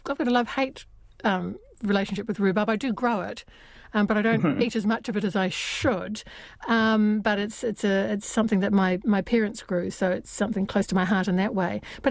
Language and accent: English; New Zealand; as a New Zealander, as a Kiwi